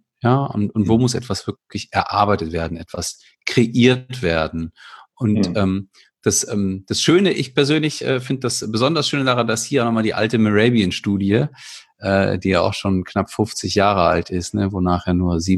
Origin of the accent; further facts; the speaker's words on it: Rhineland, Germany; Bin ja Rheinländer.